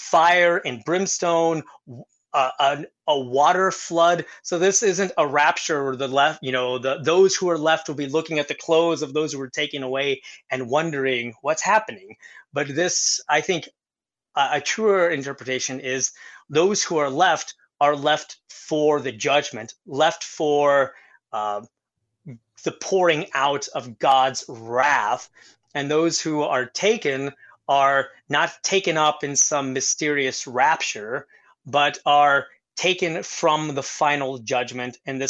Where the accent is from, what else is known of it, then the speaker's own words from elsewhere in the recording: Texas, United States; I grew up in South Texas, and this was always one of those proof texts.